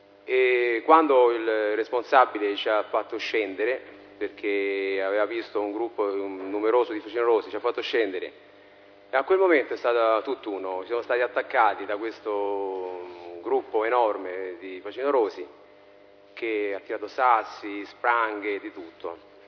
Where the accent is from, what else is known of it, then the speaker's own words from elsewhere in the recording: Florence, Tuscany, Italy; io vengo da Firenze, non conosco bene le strade.